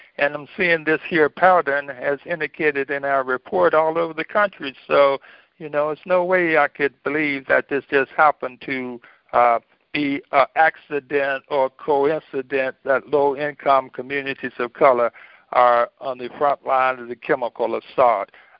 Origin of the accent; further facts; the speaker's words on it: North Richmond, California, United States; I was born and raised there in North Richmond next to the refinery, so I knew all of these problems from first-hand experience